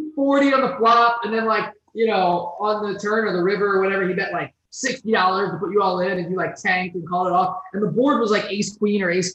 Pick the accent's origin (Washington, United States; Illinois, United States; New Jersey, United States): New Jersey, United States; born there; And it, ironically, I was born in Jersey.